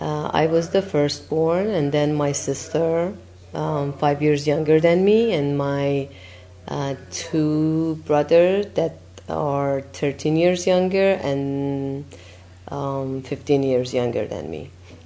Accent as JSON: {"language": "English", "town": "Tehran", "region": "Tehran Province", "country": "Iran", "tie": "born or raised there", "said": "I was born in Tehran, Iran. Tehran is the capital of Iran, and I was born March 21st. It was a Persian New Year"}